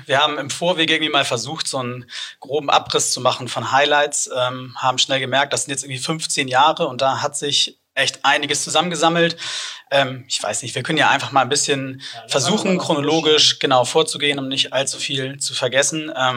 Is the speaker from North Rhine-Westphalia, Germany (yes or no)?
no; Hamburg, Germany; als Hamburger